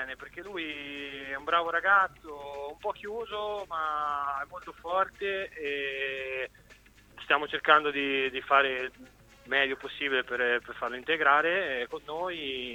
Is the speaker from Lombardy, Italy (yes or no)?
no; Ancona, Marche, Italy; Ci sono cresciuto in Ancona